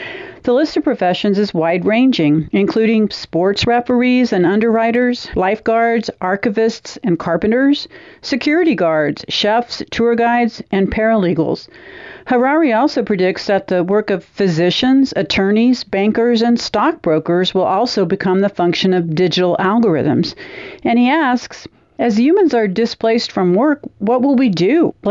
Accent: Dodge City, Kansas, United States; from Dodge City, Kansas

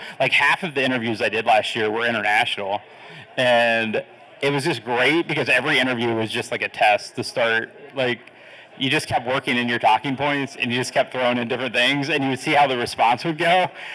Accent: Ohio, United States; And, you know, Tate was from Virginia. I'm from Ohio.

